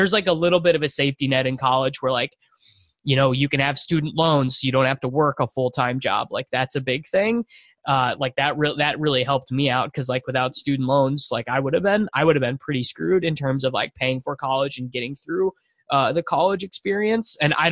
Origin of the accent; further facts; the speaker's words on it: Kansas, United States; I'm from Kansas, so small town in Kansas to Kansas City.